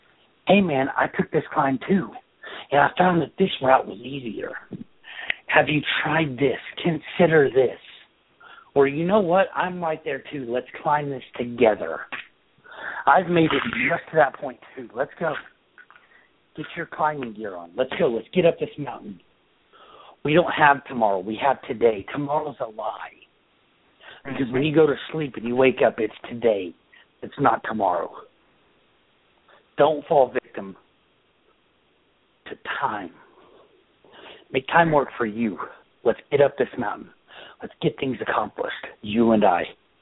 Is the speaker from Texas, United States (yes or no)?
no; Oklahoma, United States; I'm from Oklahoma.